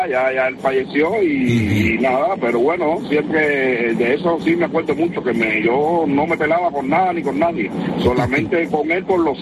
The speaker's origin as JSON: {"language": "Spanish", "country": "Cuba", "said": "No, es que soy un cubano y llevo tiempo y decía, bueno, no hablan de Cuba"}